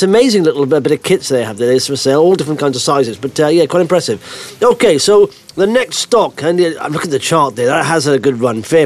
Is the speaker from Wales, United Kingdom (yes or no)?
yes; Blackwood, Wales, United Kingdom; Well, that is my hometown in the valleys of South Wales.